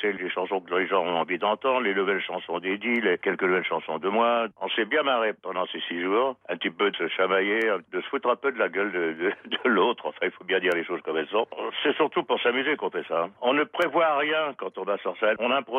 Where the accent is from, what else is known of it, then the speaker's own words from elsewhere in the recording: France; now in United States; moi, je ne suis pas américain, je suis français. Je ne fais que vivre ici